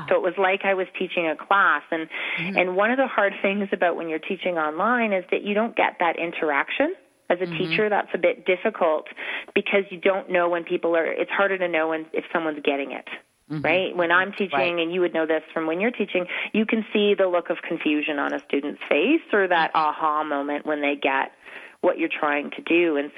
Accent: Canada; For me, being Canadian and with the small kids, mm-hmm. traveling is difficult.

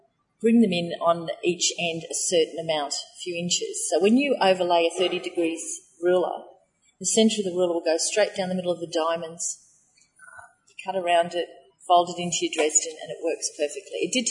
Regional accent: Sydney, New South Wales, Australia; I grew up on the Sydney coastline

